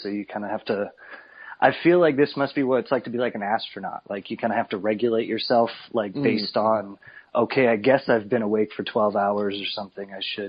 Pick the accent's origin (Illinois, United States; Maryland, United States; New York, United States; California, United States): California, United States; But luckily I grew up in Southern California, and Los Angeles is a heavy Lucha Libre culture.